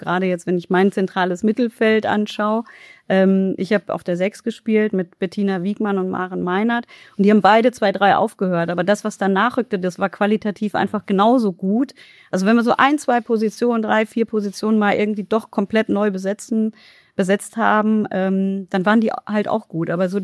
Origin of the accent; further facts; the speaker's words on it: Karlsruhe, Baden-Württemberg, Germany; Also ich bin in Karlsruhe geboren, aufgewachsen, groß geworden